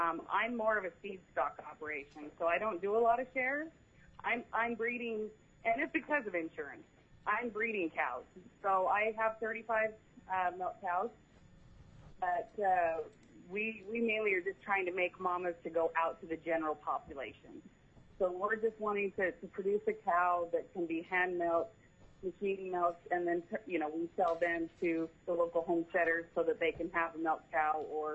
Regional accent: Delta Junction, Alaska, United States; We're from Delta Junction.

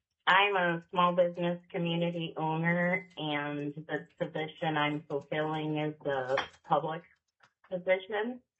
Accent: Girdwood, Alaska, United States; when I was growing up in Girdwood, it was the Alaska State Troopers that patrolled that area.

